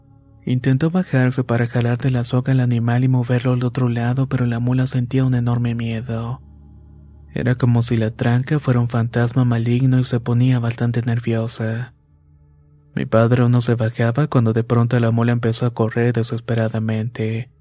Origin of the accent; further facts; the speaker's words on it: El Carmen de Pijilí, Azuay, Ecuador; Soy de Ecuador y quiero contar una historia que le pasó a mi padre. Vivíamos en una pequeña parroquia rural llamada El Carmen de Pijilí. Esto ubicado en la provincia de Azuay.